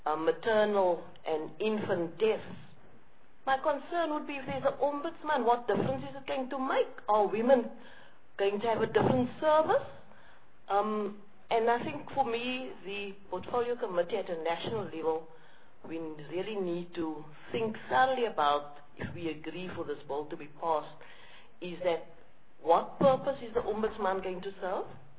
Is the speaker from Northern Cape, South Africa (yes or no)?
no; Senqoko, Western Cape, South Africa; I'm from Senqoko, Western Cape